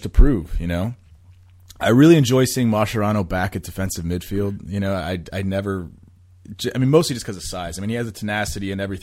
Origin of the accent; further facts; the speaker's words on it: Los Angeles, California, United States; being an American, being from Los Angeles, I know about front runner fans.